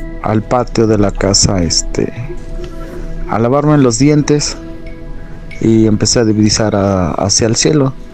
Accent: San Rafael Tepatlaxco, Tlaxcala, Mexico; yo vivo a las faldas de la Malinche, soy del estado de Tlaxcala y pertenezco a la población de San Rafael Tepaclasco.

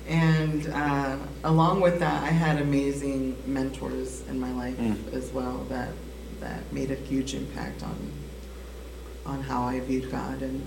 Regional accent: Rock Island, Illinois, United States; I was born and raised here in Rock Island. And went away for a little bit to the Florida area, came back, went away for school too, but this is where I've called home.

